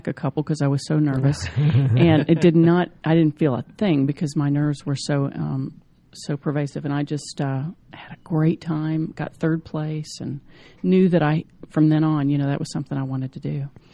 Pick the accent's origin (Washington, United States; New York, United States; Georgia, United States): Georgia, United States; Atlanta; Well, growing up in Atlanta, Mom and Dad always had music playing.